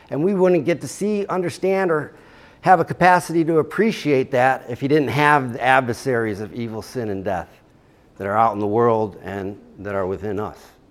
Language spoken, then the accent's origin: English; Illinois, United States; I grew up 32 miles outside of Chicago, so I was a big fan.